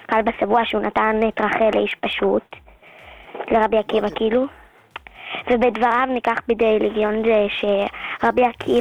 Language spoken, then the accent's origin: Hebrew; Jerusalem, Jerusalem District, Israel; מירושלים.